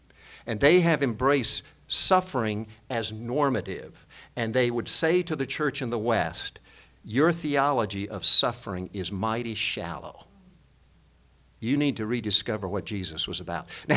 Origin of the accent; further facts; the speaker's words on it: South Korea; growing up in Korea, I don't want to get off tangent here